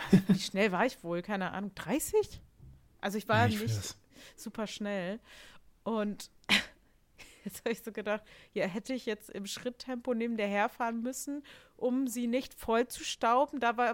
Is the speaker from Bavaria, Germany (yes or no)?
no; Lower Saxony, Germany; ja, ich komme aus der Nähe von Buxtehude